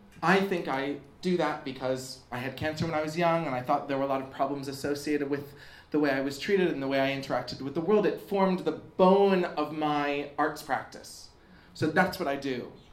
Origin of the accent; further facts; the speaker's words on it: United States; accent: American; now in United Kingdom; You can hear my American accent. But I am naturalized as a British citizen, thank God, because this place is just perfect right now.